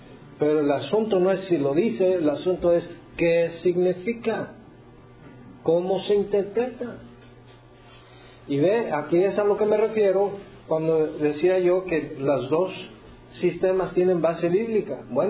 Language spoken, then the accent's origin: Spanish; Mexico; now in United States; Nací en México, hablo español como Chile, le voy al Tri. Okay. Soy mexicano. Oh, pero yo emigré para acá y yo conseguí mis papeles